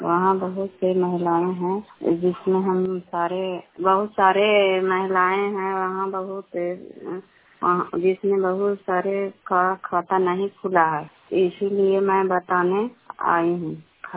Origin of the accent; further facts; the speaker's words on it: Bihar, India; ग्राम पंचायत शाम कराय पसरा, जिला नालंदा की निवासी हूँ।